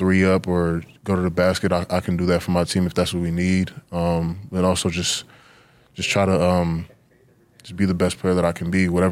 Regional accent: New York, United States; born there; Then he came back to the States, met my mother, and I was born in New York.

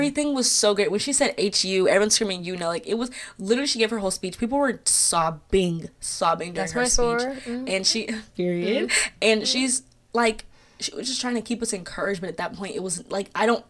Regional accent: Texas, United States; This is, mind you, I'm from Texas.

